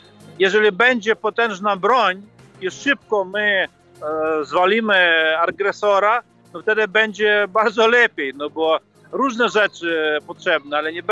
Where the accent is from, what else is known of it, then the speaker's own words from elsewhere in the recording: Lviv, Lviv Oblast, Ukraine; U nas we Lwowie jest to 27 szkół